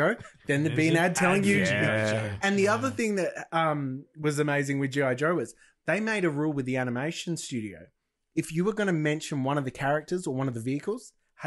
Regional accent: Australia; growing up in Australia

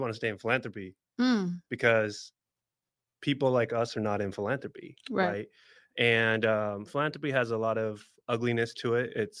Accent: California, United States; So I was raised in the East Bay. And to be able to go back to my communities and my neighborhoods and be able to work in that space was really impactful.

